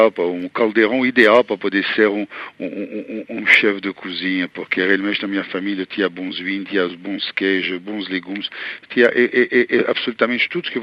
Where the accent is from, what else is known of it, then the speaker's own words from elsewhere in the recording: Bourgogne-Franche-Comté, France; born there; Portuguese is a second language; Bem, eu sou uma família de Bourguignon. Meus pais nasceram na Borgonha, eu nasci na Borgonha, um pai pescador, caçador, agricultor, minha mãe dona de casa que cozinhava o tempo inteiro.